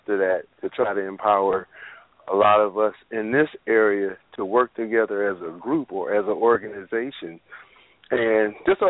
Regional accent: California, United States; I think I was on your show last week. I'm from the Bay Area.

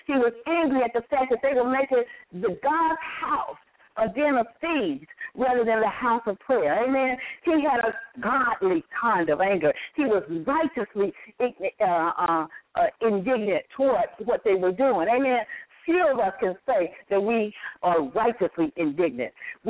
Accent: Texas, United States; In Texas, they hang Negroes. I'm from Texas.

